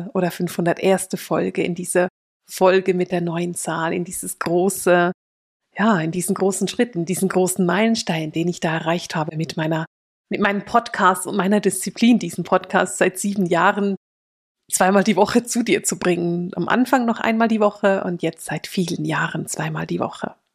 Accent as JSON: {"language": "German", "country": "Switzerland", "said": "Bei uns in der Schweiz stellen die jungen Männer in den Dörfern die Maibäume auf für ihren Schwarm."}